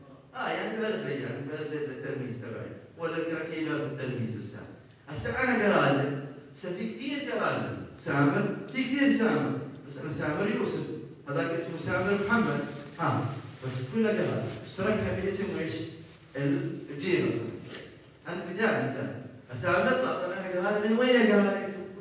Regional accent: Jordan; والله احنا من الاردن

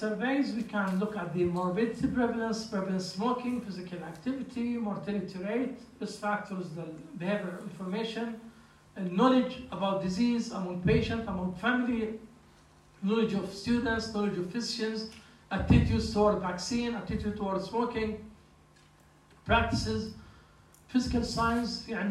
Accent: Jordan; also born or lived in United Kingdom; هلا بنحكي في عندنا بالأردن بالذات مثلا هون

